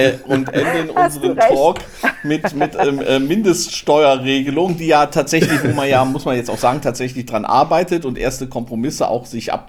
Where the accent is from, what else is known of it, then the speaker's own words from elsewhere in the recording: North Rhine-Westphalia, Germany; Wir als Rheinländer sind ja stolz auf unseren Trierer Mitbürger